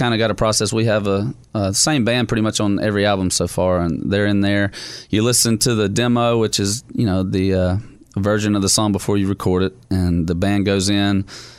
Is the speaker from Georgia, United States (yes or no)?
yes; Georgia, United States; George is the king, and I'm from Georgia